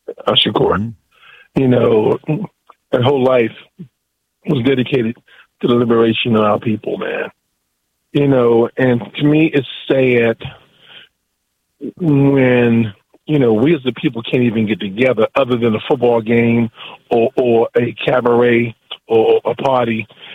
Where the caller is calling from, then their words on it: Fort Washington, Maryland, United States; man, from Fort Washington, Maryland, man.